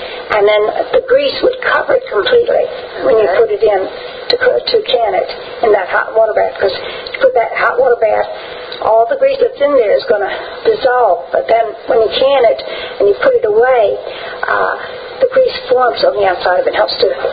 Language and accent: English; Chincoteague, Virginia, United States; Well, at the age of 5, I was milking cows by hand. We had no electricity.